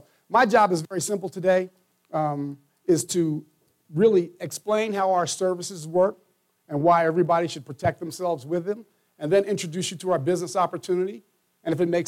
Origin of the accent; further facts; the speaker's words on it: Florida, United States; I'm from Florida. You guys are used to this.